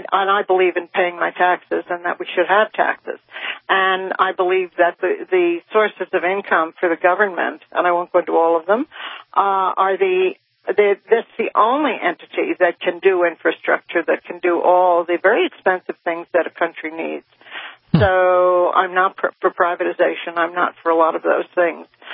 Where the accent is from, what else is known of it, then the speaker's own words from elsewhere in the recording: New York City, New York, United States; But, and I'm a New Yorker. Nobody had to tell me about him.